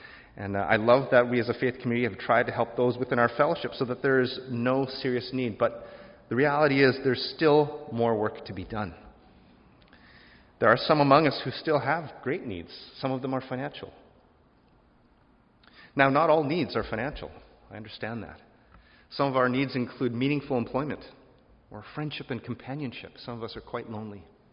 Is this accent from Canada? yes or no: yes; Calgary, Alberta, Canada; You see, I grew up in Calgary, and Calgary is definitely an oil town.